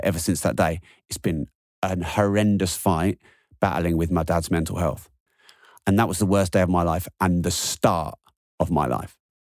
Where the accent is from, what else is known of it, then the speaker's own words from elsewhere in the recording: England, United Kingdom; I'm English